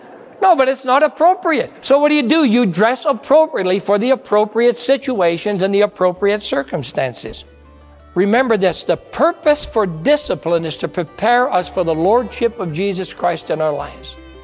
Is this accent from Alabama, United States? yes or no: no; Michigan, United States; also born or lived in South Carolina; I came from Upper Michigan, where no clothes were appropriate, to pastor in South Carolina.